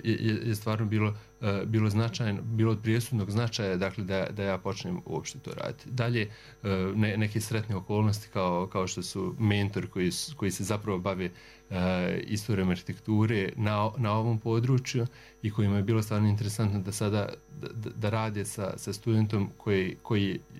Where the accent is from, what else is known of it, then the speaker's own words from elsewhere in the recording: Banja Luka, Republika Srpska, Bosnia & Herzegovina; Banja Luka moj rodni grad